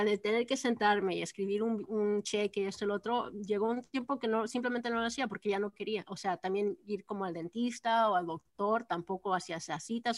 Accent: Texas, United States; Bueno, yo crecí en Texas

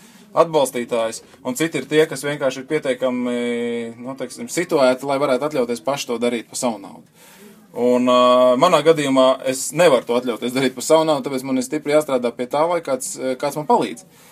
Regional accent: Mežciems, Riga, Latvia; nu, es esmu dzimis un audzis Mežciemā. Visu savu bērnību es pavadīju biķenieku trasē

